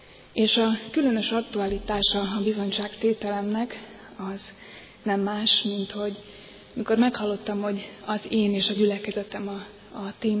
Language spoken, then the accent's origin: Hungarian; Nagydorog, Tolna, Hungary; Egy Tolna megyei faluból származom, Nagydorog községről